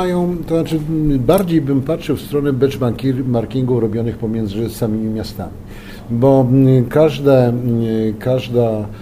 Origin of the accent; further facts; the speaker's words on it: Tarnów, Lesser Poland, Poland; Szedłem jako tarnowianin z Komitetu Wyborczego Ryszarda Ścigały.